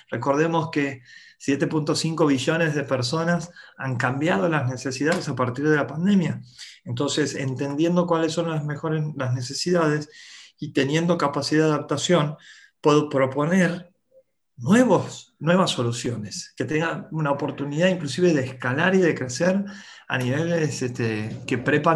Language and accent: Spanish; Santiago del Estero, Argentina; si verdaderamente te consideras que sos del norte o que sos de Chaco, en mi caso de Santiago del Estero, nunca voy a dejar de serlo.